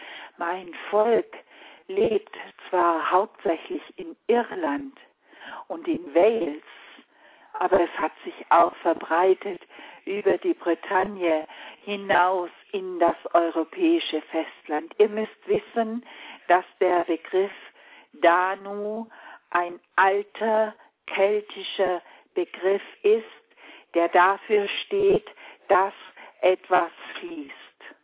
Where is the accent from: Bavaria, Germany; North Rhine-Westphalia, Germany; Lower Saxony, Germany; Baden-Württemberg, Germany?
Baden-Württemberg, Germany; die Süddeutschen von uns wissen das, wir haben das in der Schule gelernt, bei uns im Schwarzwald